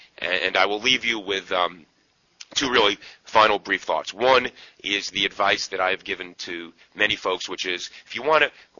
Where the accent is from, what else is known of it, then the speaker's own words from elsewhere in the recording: Bronx, New York, United States; And I grew up in the Bronx, I can say this.